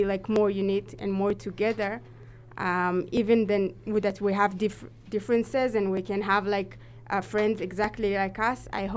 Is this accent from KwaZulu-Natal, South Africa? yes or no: yes; Durban, KwaZulu-Natal, South Africa; I came from Durban, very, very small community compared to here.